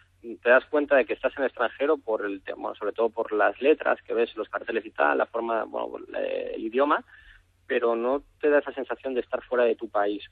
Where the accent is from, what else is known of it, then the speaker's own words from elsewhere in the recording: Barcelona, Catalonia, Spain; yo soy de Barcelona